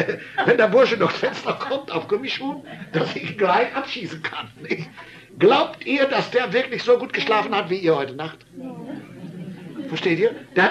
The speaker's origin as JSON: {"language": "German", "country": "Germany", "said": "Ich sage, ja, ja, ich bin Deutscher."}